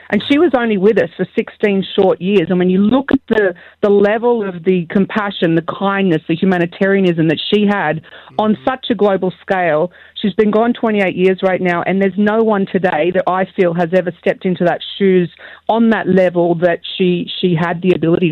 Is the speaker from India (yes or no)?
no; Australia; I was fortunate enough to have met Princess Diana myself as a 12-year-old growing up in Australia.